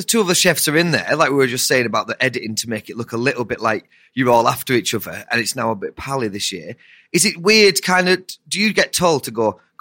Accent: Ulverston, North West England, United Kingdom; Yeah, so I'm from Ulverston. I'm from his town.

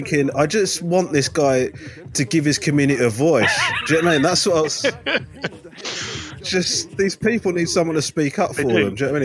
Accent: United Kingdom; like being British and wanting to be part of that leads you to sort of really overcommit.

